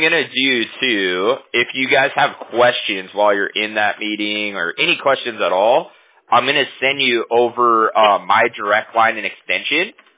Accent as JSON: {"language": "English", "town": "Huntington Beach", "region": "California", "country": "United States", "said": "We're based out of California. I'm from Huntington Beach."}